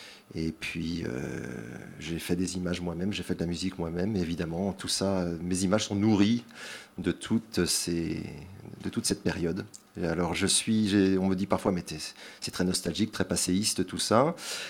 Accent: Nantes, Pays de la Loire, France; born there; Je suis né à Nantes, donc dans les années 50, en 57.

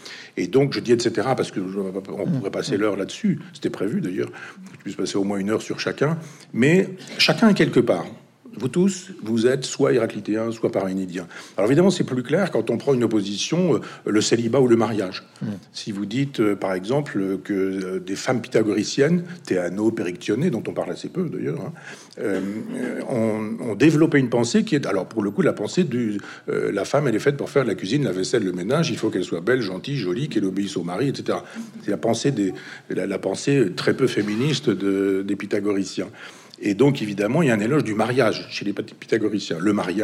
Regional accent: Chambois, Normandy, France; j'ai voulu recréer cette université populaire dans mon village natal, à Chambois, dans l'Orne.

